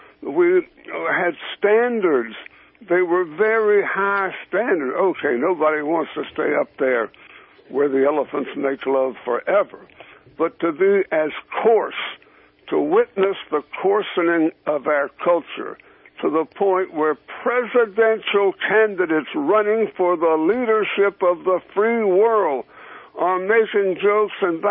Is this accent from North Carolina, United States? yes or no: yes; Greensboro, North Carolina, United States; I grew up in North Carolina.